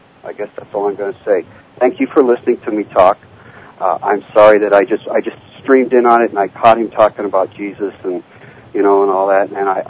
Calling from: Portland, Oregon, United States; I'm calling from Oregon, Portland, Oregon.

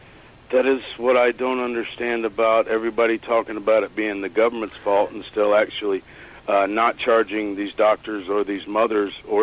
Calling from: Florida, United States; Southern Florida.

